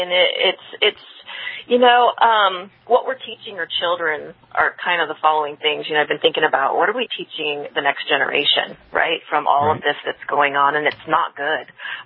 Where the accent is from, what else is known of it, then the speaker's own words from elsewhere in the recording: Long Beach, California, United States; And I grew up in Long Beach, California, and my mother worked in downtown Long Beach.